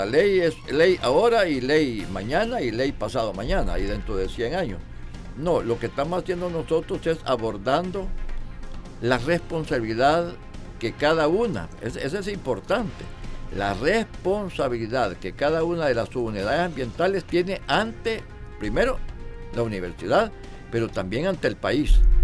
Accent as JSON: {"language": "Spanish", "country": "El Salvador", "said": "esperaríamos nosotros, y como salvadoreños, que también la universidad se proyecte."}